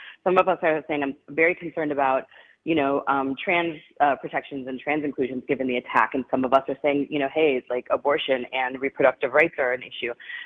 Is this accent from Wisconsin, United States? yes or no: yes; Milwaukee, Wisconsin, United States; moved away; also born or lived in New York; I do not live in Milwaukee now. I'm in Texas, by way of New York. I've had a long and winding road, but I'm a I'm a Milwaukee Public Schools graduate